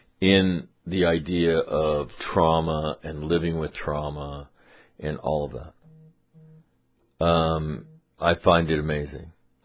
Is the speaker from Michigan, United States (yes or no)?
no; Sacramento, California, United States; And then come through my hometown, Sacramento, and I wanted to see my uncle Muggs